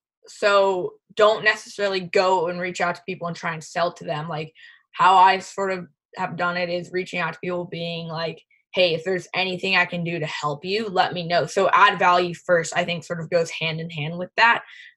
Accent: San Diego, California, United States; Like, he was from Cleveland. I'm from San Diego. Very different sort of cultural backgrounds in that point.

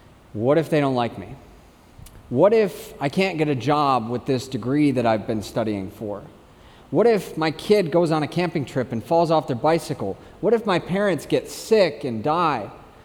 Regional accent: United States; accent: American; now in New Zealand; Now, you may have noticed from my accent that I'm from America.

